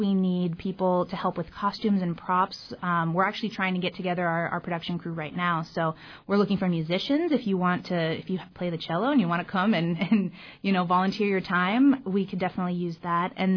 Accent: Seward, United States; I grew up in Seward, and we did a production of Charlie and the Chocolate Factory.

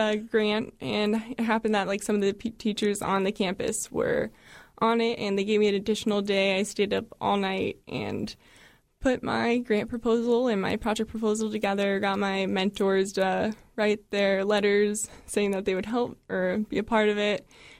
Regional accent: Alaska, United States; I'm from the Matsu Valley.

